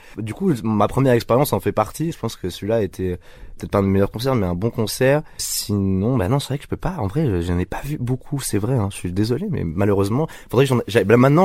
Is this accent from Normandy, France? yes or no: yes; Villedieu-les-Poêles, Normandy, France; Bah ouais, moi, c'est Villedieu-les-Poêles, du coup, c'est là où j'ai grandi, où j'ai fait mon collège, où mes parents ont habité pendant longtemps, donc ouais.